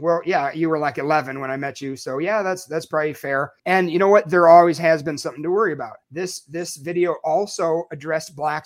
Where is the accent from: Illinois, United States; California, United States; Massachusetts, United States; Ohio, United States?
Illinois, United States; Chicago; I'm starting to go to Iraq more. I'm from Chicago. It makes me sad. I miss the pizza.